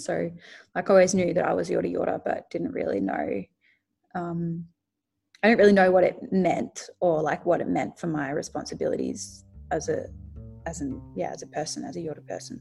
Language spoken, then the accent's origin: English; Bendigo, Victoria, Australia; I grew up in Bendigo, and I always did music.